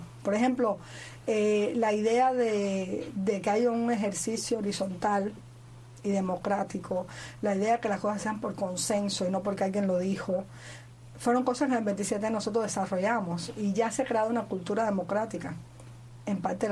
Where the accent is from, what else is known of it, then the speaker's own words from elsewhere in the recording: Cuba; yo soy una cubana que no me gusta la injusticia de ningún tipo